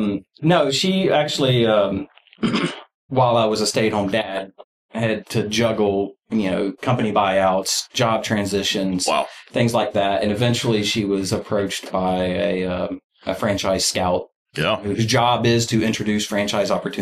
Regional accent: West Columbia, South Carolina, United States; also born or lived in Florence; So I'm a native South Carolinian. Okay. I was born in Florence, but can only claim that home for the first 2 years of my life.

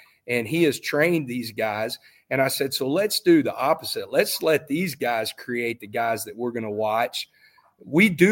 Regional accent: Texas, United States; man, I'm a Texan. I've never been anywhere else.

